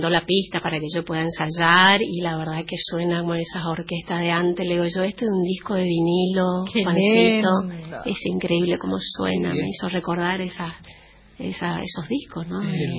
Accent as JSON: {"language": "Spanish", "region": "Corrientes", "country": "Argentina", "said": "Y yo soy correntino"}